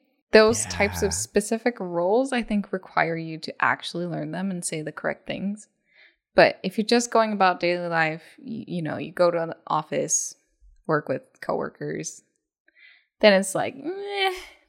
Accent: Japan; I think growing up in Japan, you kind of do the same thing where you're just exposed a little bit at a time.

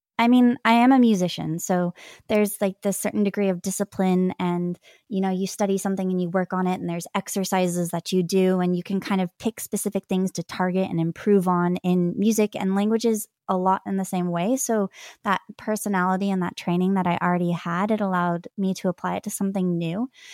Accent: California, United States; California. I have Irish heritage, among other things.

